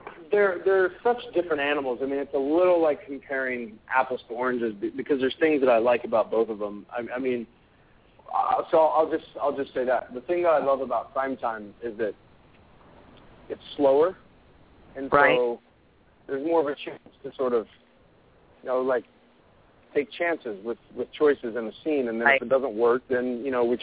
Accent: Illinois, United States; I'm from Illinois, so I was a huge Chicago

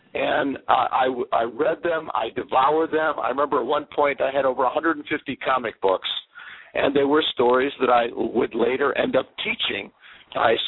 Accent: New Eagle, Pennsylvania, United States; I'm from New Eagle, Pennsylvania, which is right next to a little town called Denora.

